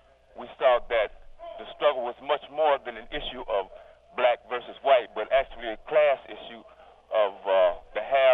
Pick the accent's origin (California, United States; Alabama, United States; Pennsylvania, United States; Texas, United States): California, United States; Los Angeles; Okay, well, as I was introduced as … I'm from Los Angeles, California. Was born and raised in the Watts Compton area